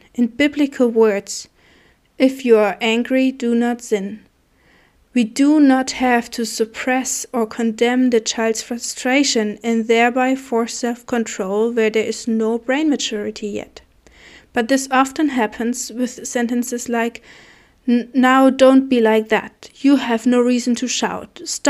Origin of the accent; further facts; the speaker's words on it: Germany; I come from Germany, and I have almost 3 kids.